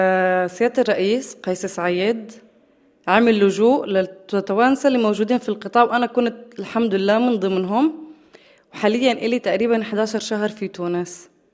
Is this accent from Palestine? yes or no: yes; Gaza, Gaza Strip, Palestine; وانا كتير عجبني الموضوع لانه هذا الاشي بيمسني انا كفلسطينية وخصوصا من غزة